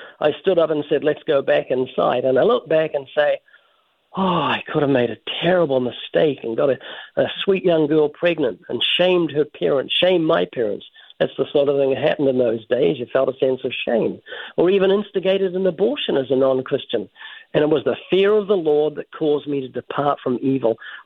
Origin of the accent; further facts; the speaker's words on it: New Zealand; moved away; I'm from New Zealand, and when I lived in New Zealand 30-something years ago, the police didn't have guns.